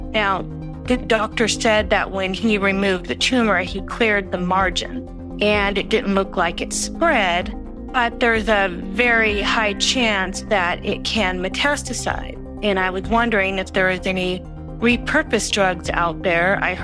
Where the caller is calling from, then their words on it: Las Vegas, Nevada, United States; I'm calling from Las Vegas.